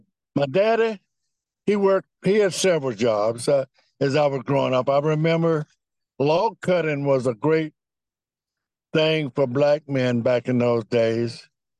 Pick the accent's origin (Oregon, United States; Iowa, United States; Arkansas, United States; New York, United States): Arkansas, United States; Magnolia; Well, first of all, I am from Arkansas, Magnolia, Arkansas. My hometown was 9,999. The day I was born, I made it 10,000.